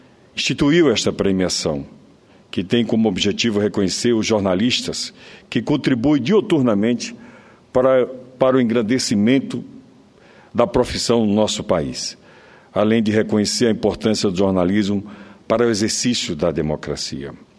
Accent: Sergipe, Brazil; lá no meu estado, na UNIT, em Aracaju, capital do meu estado

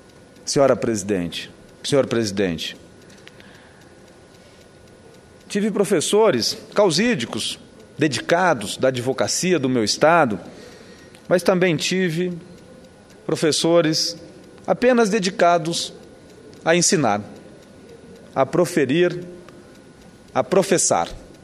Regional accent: Ivaiporã, Paraná, Brazil; percorríamos dezenas de quilômetros até chegar ao município, à sede do município, Ivaiporã, minha terra natal.

